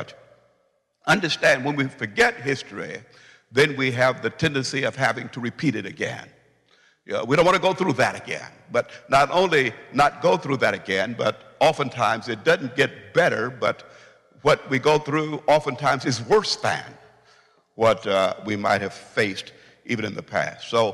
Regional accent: Illinois, United States; I read a book just the other day concerning my hometown, or the area that I grew up in, close to East St. Louis

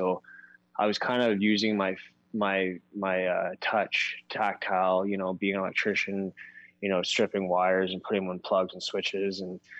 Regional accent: Port Coquitlam, British Columbia, Canada; I grew up here in Port Coquitlam for over 20 years.

